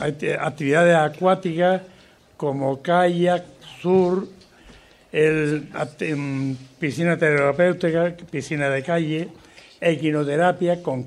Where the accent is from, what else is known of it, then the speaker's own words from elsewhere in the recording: Canary Islands, Spain; Yo le decía, de aquí, de Gran Canaria. Es decir, que mi acento, no sé por qué, ni siquiera se puede alinear con Gran Canaria.